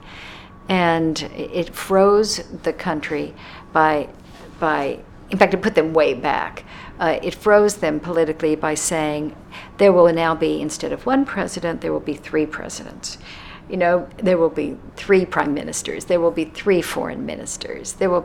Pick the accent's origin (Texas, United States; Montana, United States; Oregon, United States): Texas, United States; Dallas; Now, I come from Dallas, Texas